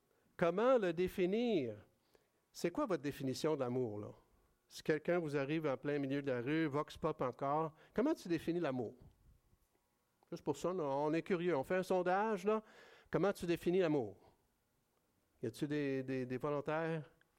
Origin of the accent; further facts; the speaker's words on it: Montreal, Quebec, Canada; moved away as an adult; Ah ben moi, je viens de Montréal, je suis ici depuis 31 ans, je travaille, je suis médecin, père de famille, quoi, j'aime faire du vélo, ben je suis chrétien aussi.